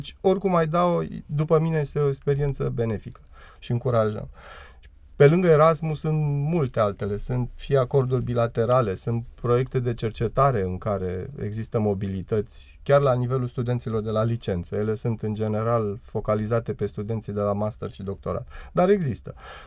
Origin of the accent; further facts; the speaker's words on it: Romania; Pentru noi ca români este o mare provocare că întreg modelul educațional la care suntem supuși